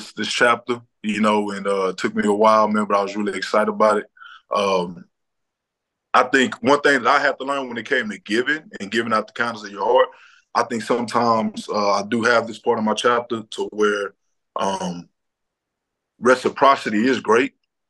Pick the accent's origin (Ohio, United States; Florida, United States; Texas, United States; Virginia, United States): Texas, United States; Conroe; Man, I grew up in Conroe, Texas, and man, I've been an educator for 9 years.